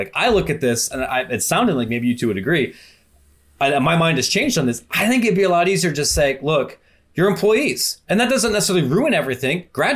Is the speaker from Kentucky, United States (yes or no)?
no; Ohio, United States; I grew up in Ohio.